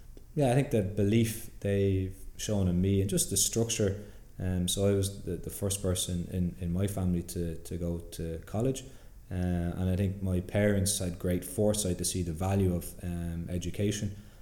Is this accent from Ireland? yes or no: yes; Drogheda, Leinster, Ireland; I'm from Drogheda